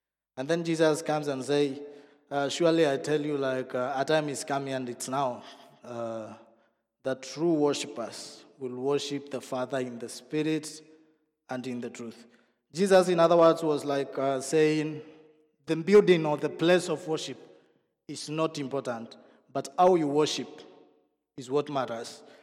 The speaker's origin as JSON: {"language": "English", "country": "Kenya", "lives_now": "Netherlands"}